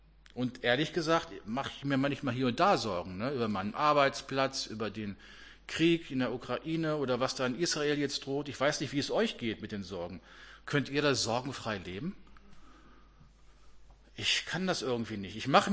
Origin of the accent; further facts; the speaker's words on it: Abbesbüttel, Lower Saxony, Germany; So, und da in Abbesbüttel, hinterm Dorfe, wo ich herkomme, das hat sich herumgesprochen bei der Amselschar.